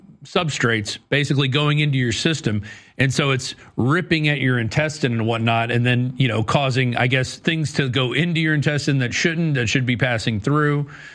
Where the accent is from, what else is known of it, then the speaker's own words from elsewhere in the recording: Louisiana, United States; I'm from Louisiana and you go to a crawfish boil